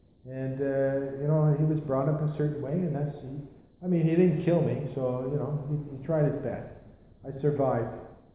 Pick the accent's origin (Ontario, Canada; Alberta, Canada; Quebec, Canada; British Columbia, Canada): Quebec, Canada; also born or lived in Halifax, Canada; Well, I was born in Halifax, Nova Scotia in 1950. My dad was in the Navy down there, and we moved back to Quebec when I was just a child, a year old, and I was brought up there. I was the oldest in the family, my mother is from Nova Scotia, my dad's from Quebec.